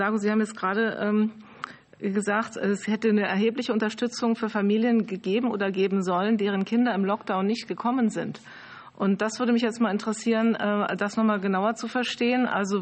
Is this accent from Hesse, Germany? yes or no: yes; Hesse, Germany; Ich komme aus Hessen